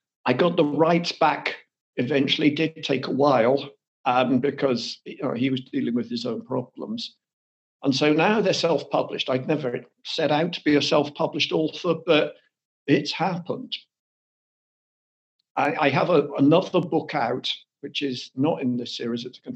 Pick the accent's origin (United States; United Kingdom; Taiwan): United Kingdom; South East England; as you maybe can guess from the accent, I'm English. I live here in the south of England, and I grew up around the south of England, went to school in the city of Winchester, and then I went to Cambridge.